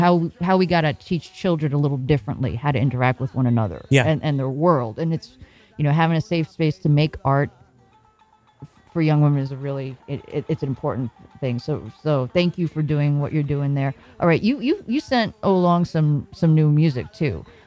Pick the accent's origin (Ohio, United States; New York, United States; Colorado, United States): New York, United States; Brooklyn; because I remember growing up in Brooklyn